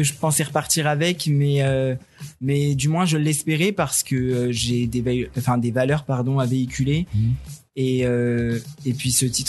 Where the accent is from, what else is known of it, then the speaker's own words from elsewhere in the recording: Tonnerre, Bourgogne-Franche-Comté, France; Je suis originaire de Tonnerre, donc dans l'Yonne, une ville de Bourgogne.